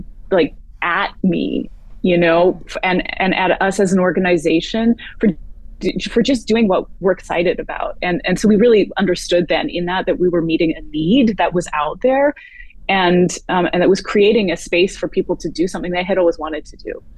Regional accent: Canada; born there; We're both Canadian born.

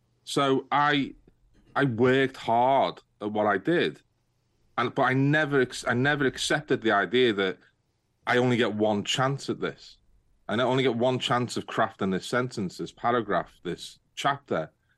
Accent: Liverpool, North West England, United Kingdom; accent: Liverpool; It doesn't bother me that when I go to anywhere to do with publishing, that my accent is the only one you'll hear. You know, there's not many people from Liverpool.

